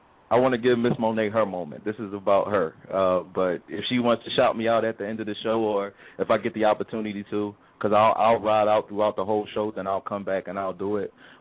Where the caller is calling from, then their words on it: Philadelphia, Pennsylvania, United States; I'm calling from the beautiful city of Philadelphia.